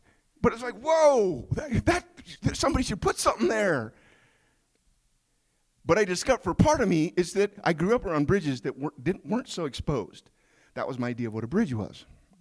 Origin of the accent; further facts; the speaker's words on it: Mississippi River, United States; Because I grew up on the Mississippi River, and this is how you build a bridge.